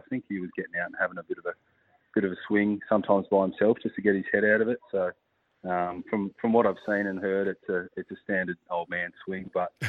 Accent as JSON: {"language": "English", "town": "Perth", "region": "Western Australia", "country": "Australia", "said": "I'm from Perth, so yeah. I didn't really know what rugby league was until I moved here."}